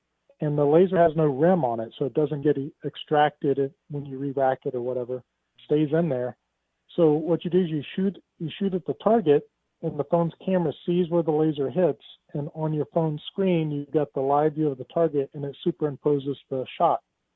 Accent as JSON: {"language": "English", "region": "Florida", "country": "United States", "tie": "born or raised there", "also_born_or_lived": "California", "said": "I was living in California. I grew up in Florida, but I moved out to California, and I'm back in Florida, I should say now, since the taxes and everything, the insanity of California."}